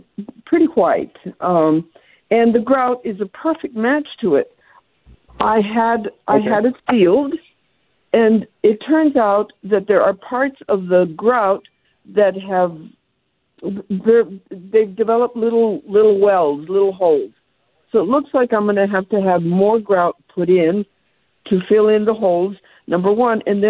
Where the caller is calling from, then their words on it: Tucson, Arizona, United States; I'm calling from Tucson, and my question has to do with the color of the grout.